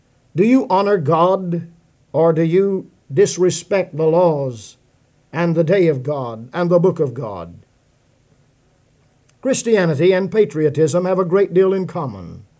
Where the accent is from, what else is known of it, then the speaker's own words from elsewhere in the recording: United States; born there; I am an American by birth and by choice. I was born in America, and I have chosen to remain in the land of the free and the home of the brave.